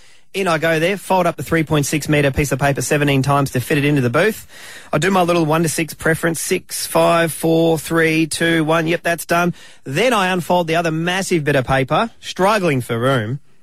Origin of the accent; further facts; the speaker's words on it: Australia; I don't mind an Aussie Battler. I see myself as an Aussie Battler.